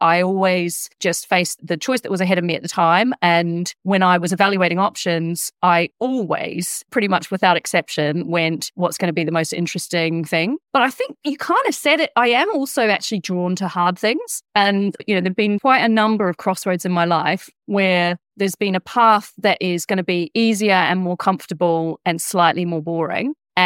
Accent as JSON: {"language": "English", "town": "Invercargill", "region": "Southland", "country": "New Zealand", "tie": "born or raised there", "said": "So I grew up in Invercargill. I'm the daughter of two teachers. Invercargill's actually a great place to grow up. Very safe, unbelievably boring."}